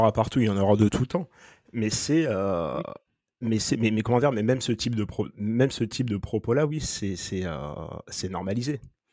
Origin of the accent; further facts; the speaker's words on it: France; on vient de France tous les deux